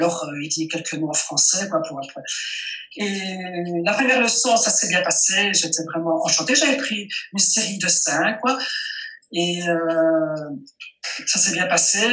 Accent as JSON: {"language": "French", "region": "Wallonia", "country": "Belgium", "said": "Bonjour, j'habite, je suis belge, j'habite la partie française francophone de la Belgique"}